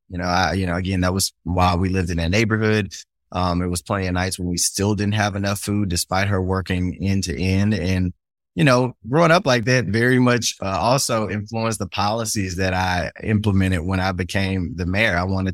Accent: Shreveport, Louisiana, United States; born there; I was born in Cedar Grove here in Shreveport. It's one of the poorest communities and neighborhoods here.

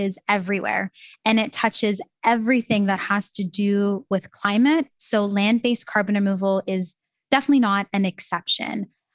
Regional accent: Canada

